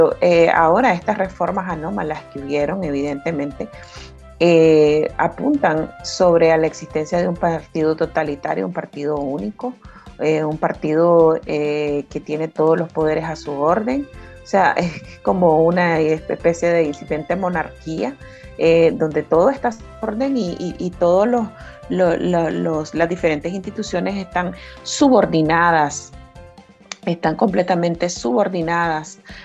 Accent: Nicaragua; todos somos nicaragüenses y todos somos parte de esta nación

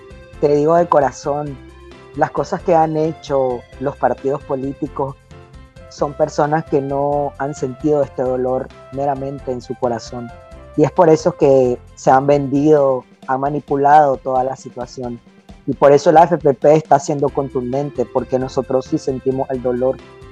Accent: Nicaragua; Desde acá estoy soñando en un retorno a Nicaragua, en regresar a Nicaragua, porque yo soy nicaragüense y a mí nadie me va a decir que no soy nicaragüense.

